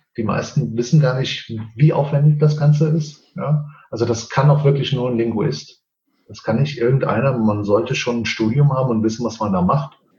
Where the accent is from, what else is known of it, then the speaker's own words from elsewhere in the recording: Portugal; German is a second language; Mir bleibt ja nichts anderes übrig. Ich bin ja Portugiese.